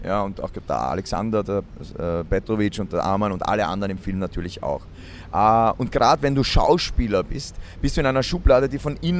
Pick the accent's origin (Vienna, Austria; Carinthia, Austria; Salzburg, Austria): Vienna, Austria; Und dann sind wir aber gleich nach Wien gezogen. Eigentlich bin ich Wiener